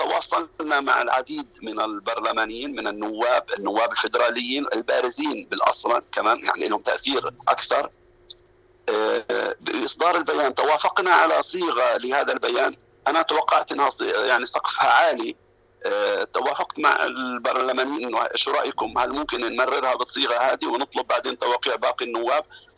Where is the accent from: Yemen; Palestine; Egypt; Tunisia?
Palestine; فأنت لازم كفلسطيني تكون مستعد لدفع التضحية